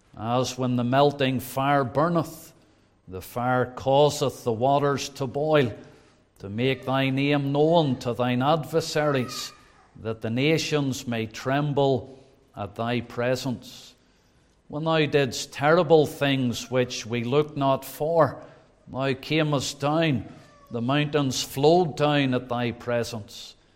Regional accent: Belfast, Northern Ireland, United Kingdom; That was home to me. I originated from East Belfast. I was born in Redcar Street, just off the Woodstock Road. And then we moved to Orangefield. And then we moved up towards Castlereagh to the Branyell area.

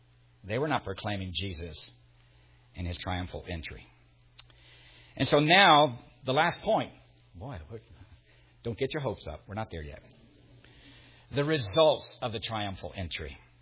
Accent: New Orleans, Louisiana, United States; born there; I'm so Baptist, I was born in the Southern Baptist Hospital in New Orleans.

